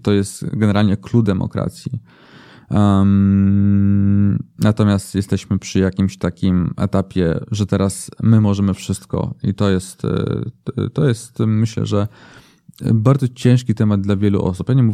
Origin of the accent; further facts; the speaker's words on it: Warsaw, Masovian Voivodeship, Poland; ale urodziłem się w Warszawie i tutaj zawsze mieszkałem, więc tak jest.